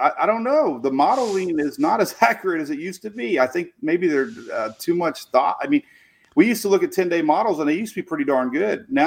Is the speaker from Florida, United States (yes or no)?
yes; Bradenton, Florida, United States; born there; now in Oldsmar, United States; I was born in Bradenton.